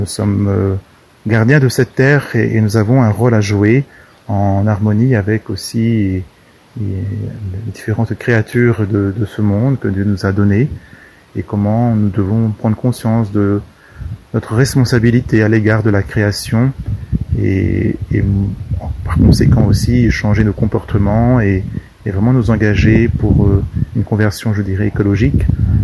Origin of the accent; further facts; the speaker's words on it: Réunion, France; je lui ai dit que je venais de la Réunion